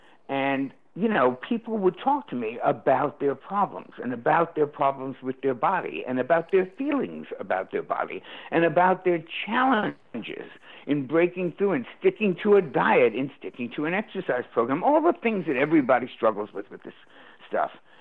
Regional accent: New York City, New York, United States; And then one day I was actually doing a show in my hometown of New York City

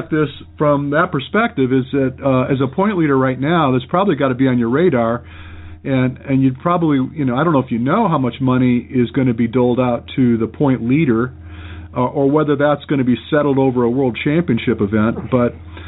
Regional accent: Michigan, United States; I was raised in Michigan

